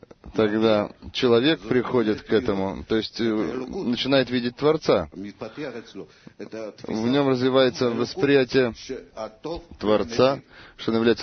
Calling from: Netanya, Central District, Israel; из Натании.

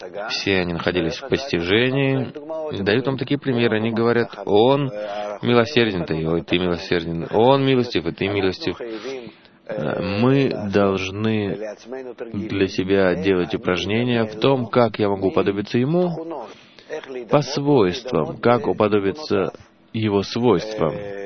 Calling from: Jerusalem, Jerusalem District, Israel; я из Иерусалима.

